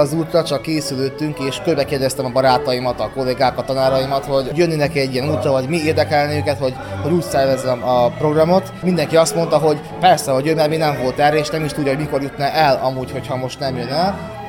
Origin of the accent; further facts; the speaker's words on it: Temerin, Vojvodina, Serbia; Én temeriniként, természetesen Temerint ajánlottam a túra fészkének